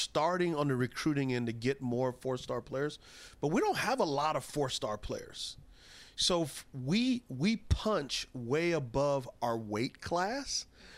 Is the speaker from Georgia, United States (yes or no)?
no; San Antonio, Texas, United States; So I was asked to run out the flag in my hometown of San Antonio, which is great.